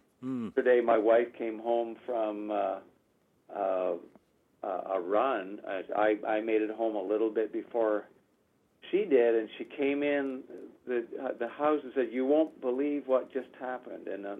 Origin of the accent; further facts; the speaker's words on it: Canada; born there; The decision of why I was born in Canada